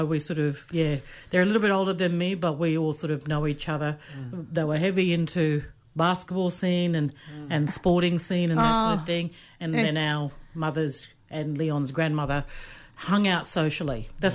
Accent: Queensland, Australia; Because as you know, I'm from Torres Strait too.

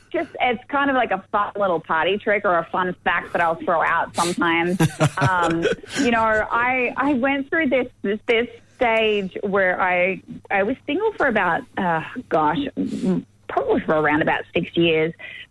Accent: Gunnedah, New South Wales, Australia; I grew up in Gunnedah, which is like 45 minutes from Tamworth.

